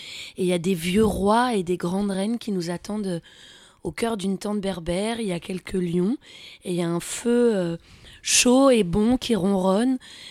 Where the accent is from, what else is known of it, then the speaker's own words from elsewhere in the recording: Île-de-France, France; J'ai grandi vers Melun, Fontainebleau, dans la forêt.